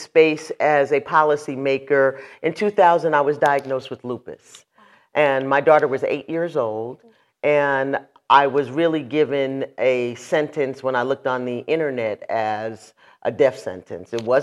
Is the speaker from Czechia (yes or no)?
no; New York, United States; also born or lived in Boston; now in New Jersey, United States; And I'm born and raised in New York, and I live in New Jersey, and I've lived in Boston.